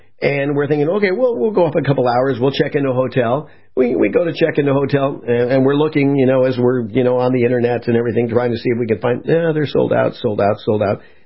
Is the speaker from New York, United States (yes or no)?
no; California, United States; I mean, we're from the West, you know, we're in California.